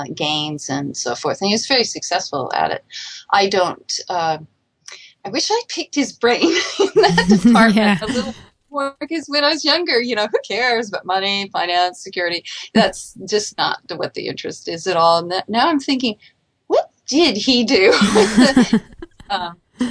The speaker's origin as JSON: {"language": "English", "town": "Santa Cruz", "region": "California", "country": "United States", "moved": "yes", "said": "I'm from Santa Cruz, California, and there are things like the mountains so close to the sea and that green color of the ocean and kelp."}